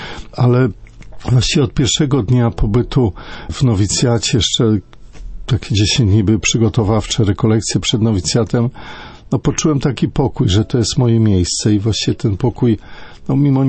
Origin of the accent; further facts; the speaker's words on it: Teresin, Masovian Voivodeship, Poland; pochodzę z parafii Niepokalanów, konkretnie z Teresina.